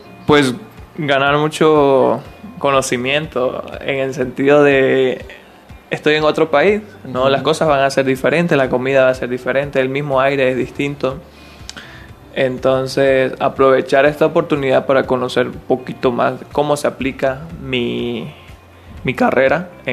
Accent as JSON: {"language": "Spanish", "town": "Santa Cruz de la Sierra", "region": "Santa Cruz", "country": "Bolivia", "said": "Yo vengo de la ciudad de Santa Cruz, ¿no?"}